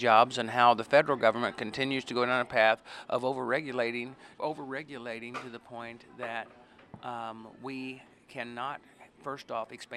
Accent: Murfreesboro, Tennessee, United States; I was born and raised in Murfreesboro. Lived there all of my life, except for the 3 years that I spent in the United States Marine Corps.

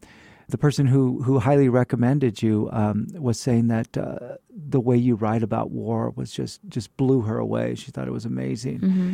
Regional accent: California, United States; moved away as an adult; now in Texas, United States; And I'm from California, but I moved here in the year 2000 to teach here at the University of Texas.

